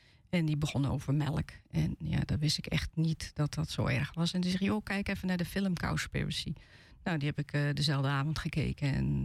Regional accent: South Holland, Netherlands; also born or lived in Utrecht; now in West-Friesland, Netherlands; En ik ben Zuid-Hollander, hè, zeg maar normaal, terwijl ik nog net in Utrecht geboren ben.

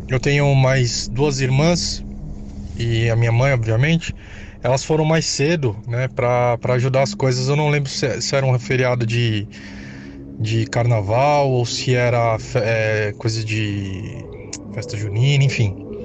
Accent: São Paulo, Brazil; sou aqui de São Paulo, sou engenheiro civil, tá?

